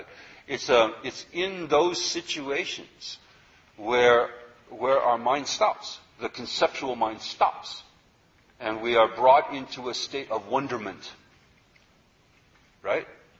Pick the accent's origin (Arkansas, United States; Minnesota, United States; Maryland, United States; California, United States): Minnesota, United States; I grew up in Minnesota. I should have gotten at least a view of the Northern Lights